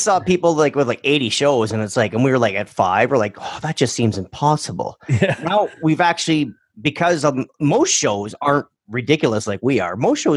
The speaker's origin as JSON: {"language": "English", "country": "Canada", "said": "obviously I'm Canadian."}